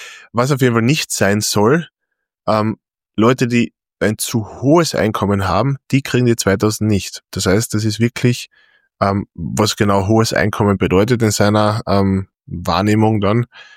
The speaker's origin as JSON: {"language": "German", "country": "Austria"}